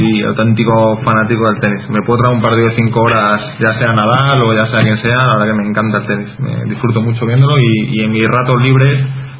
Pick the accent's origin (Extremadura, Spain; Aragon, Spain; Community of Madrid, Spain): Community of Madrid, Spain; Madrid; yo soy de Madrid y no me gusta el chotis